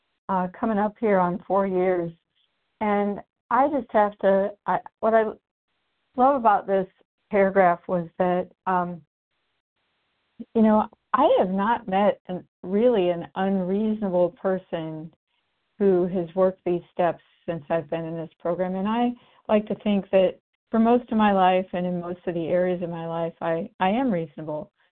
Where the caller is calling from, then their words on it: Indiana, United States; I'm calling from Indiana.